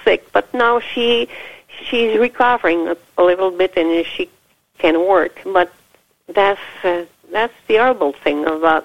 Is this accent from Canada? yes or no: yes; Quebec, Canada; English is a second language; Well, you see, in Quebec we're from French culture and we're North American.